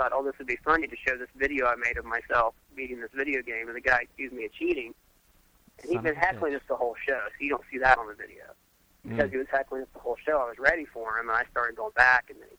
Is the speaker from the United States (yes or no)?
yes; Midwest, United States; I'm good either way because, like, I'm from the Midwest. So I was rooting for the Colts.